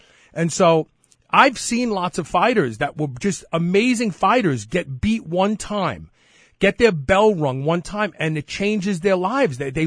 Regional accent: Bed-Stuy, New York, United States; when I was a kid growing up in Bed-Stuy

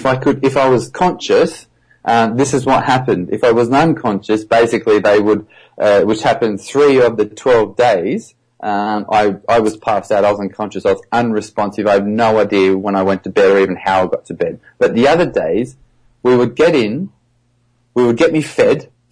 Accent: Australia; now in United Kingdom; I'm promoting myself in the UK where I live, and also because I'm from Australia and I have quite a few fans out there

